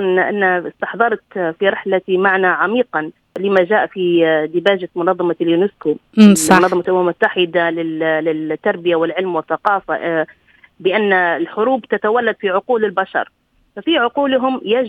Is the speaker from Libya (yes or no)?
yes; Benghazi, Libya; خاصة أننا في زمن في مدينتي كانت تنقلها أثار الحرب، وكانت فيها الأحلام مؤجلة في مدينة بنغازي